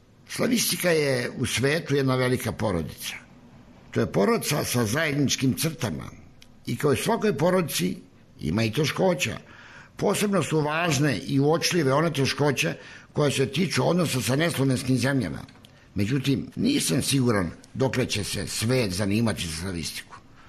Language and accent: Serbian; Serbia; born there; Što se mene tiče, ja bih rekao da je moja rodina Srbija, pošto sam rođen u Srbiji, dok je moje otečestvo, moja otadžbina, Rusija, pošto su moji očevi i deda i pradeda i čukan deda bili Rusi.